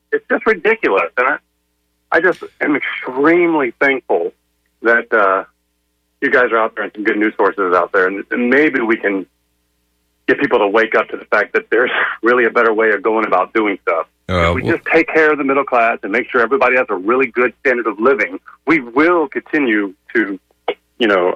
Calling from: Gulfport, Mississippi, United States; in Gulfport

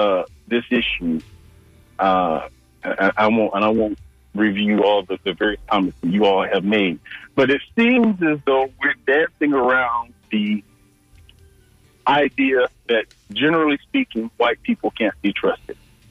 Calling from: Atlanta, Georgia, United States; I'm calling from Atlanta, and I've enjoyed this program since 2010 when I first came to the Tampa Bay area to do some work as a consultant

